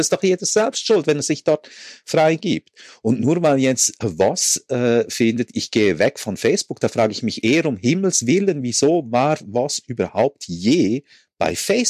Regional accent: Switzerland; Typisches Beispiel, das wir ja dauernd als Schweizer von den Deutschen hören

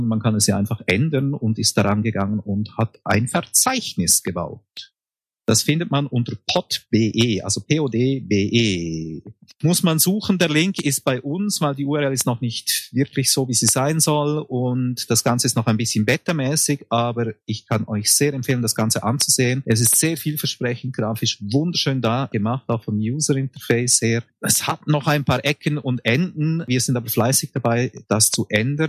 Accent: Switzerland; Und da fühle ich mich doch irgendwo als Schweizer Podcaster beleidigt.

